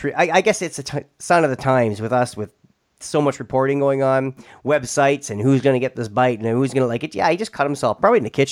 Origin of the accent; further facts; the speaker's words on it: Ontario, Canada; When we were kids growing up in Northern Ontario, it was like November 1st to maybe halfway through March.